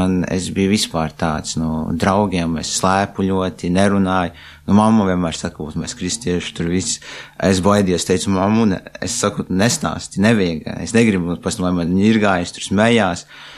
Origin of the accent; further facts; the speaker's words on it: Aizkraukle, Aizkraukle Municipality, Latvia; Piedzimu es Aizkrauklē. Tas ir, tur arī pat dzīvojām.